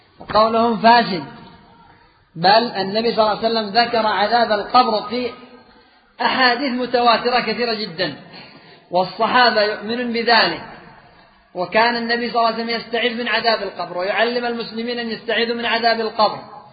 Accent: Yemen; مذهب الأشاعرة عندنا في اليمن أيضا مجموعة

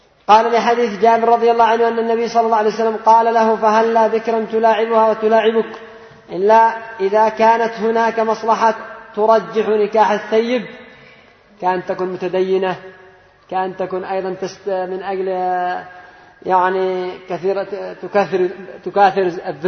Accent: Yemen; عندنا في اليمن

